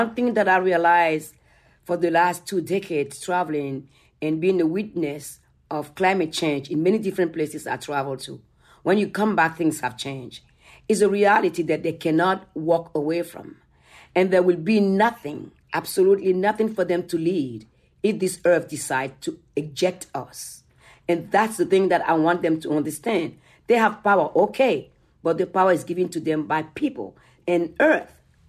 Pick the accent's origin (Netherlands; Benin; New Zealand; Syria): Benin; has always been since I was growing up in Benin